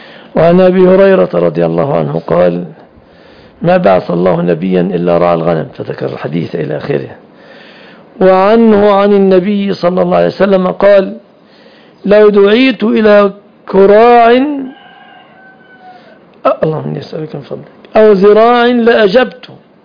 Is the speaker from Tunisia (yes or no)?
no; Egypt; عندنا في مصر